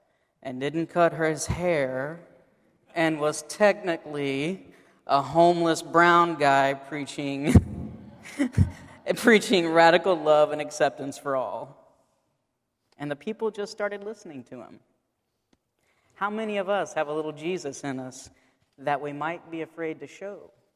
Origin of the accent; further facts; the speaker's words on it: the South, United States; anybody grow up in the South besides me?